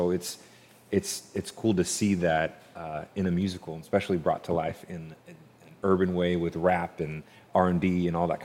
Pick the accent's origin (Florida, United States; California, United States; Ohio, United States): California, United States; San Diego; I grew up in San Diego.